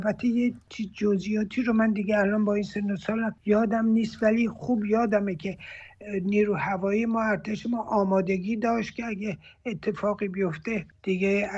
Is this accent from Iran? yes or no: yes; Iran; moved away; همون موقعی که از ایران آمدیم بیرون